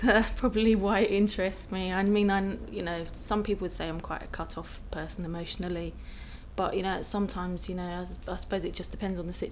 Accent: Harlesden, London, United Kingdom; I'm from London. I was born in Harlesden. And as I was growing up, there were quite a few like shootings and yardy activity, that kind of thing. So I've seen the bad side of London, the inner city side of London.

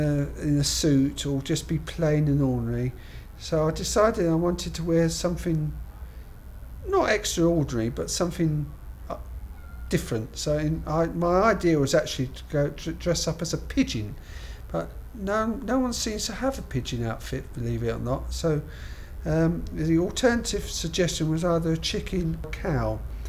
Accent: Hoddesdon, East of England, United Kingdom; I come from Hoddesdon in Hertfordshire. My birthday is the 23rd of September 1951.

